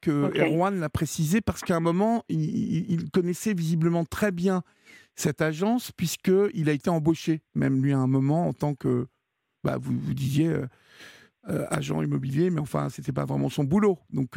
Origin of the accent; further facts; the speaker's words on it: Normandy, France; comme on dit chez moi, en Normandie.